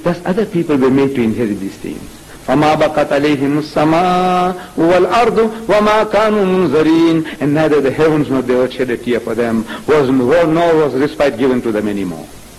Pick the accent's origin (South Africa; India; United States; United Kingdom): India; They came to my country. I come from India, on the west coast.